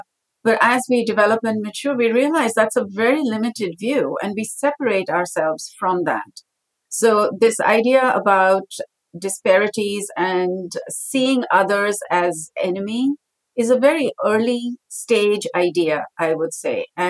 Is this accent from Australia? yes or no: no; South India, India; I was raised in India. I grew up in the south of India. In some ways, I was always an outsider. I grew up in the south, but my father was from the north.